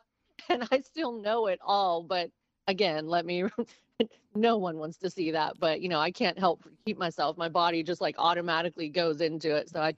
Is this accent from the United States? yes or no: yes; Mapletown, Pennsylvania, United States; I am from a very tiny, don't blink, you'll miss it, town in southwestern Pennsylvania, Mapletown, Pennsylvania. And it's literally right over the border from Morgantown, West Virginia.